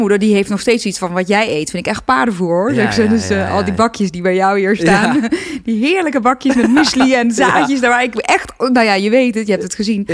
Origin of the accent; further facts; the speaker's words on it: North Brabant, Netherlands; ik kom ook uit Brabant.